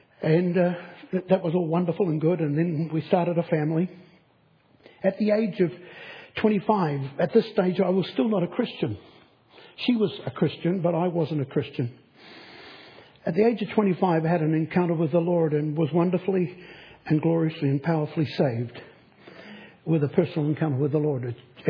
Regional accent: New Zealand; At the age of 18, the wonderful age of 18, as a Kiwi boy, I came across a little young lady who I thought was quite nice.

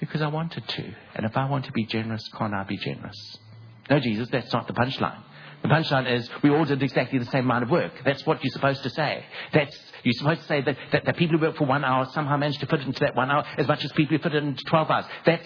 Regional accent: Durban, KwaZulu-Natal, South Africa; I grew up in Durban in South Africa, and that's where the accent comes from, if you're wondering.

